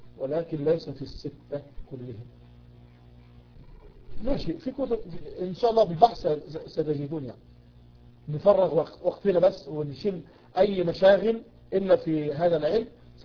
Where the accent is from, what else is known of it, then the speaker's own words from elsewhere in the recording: Egypt; accent: Egyptian; بنتكلم باللغه العاميه وبنتكلم باللهجه المصريه